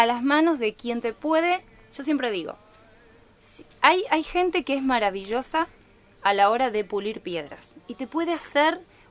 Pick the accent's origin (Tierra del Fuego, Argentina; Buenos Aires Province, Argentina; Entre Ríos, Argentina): Entre Ríos, Argentina; Cerrito; yo soy uno de los casos que nací en Cerrito, me crié ahí